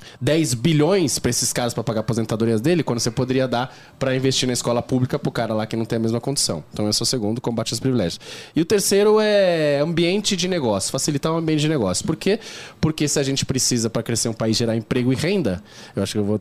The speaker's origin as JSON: {"language": "Portuguese", "region": "São Paulo", "country": "Brazil", "tie": "born or raised there", "said": "Eu cresci na Zona Leste de São Paulo, a gente tava falando lá, eu cresci de Itaquera"}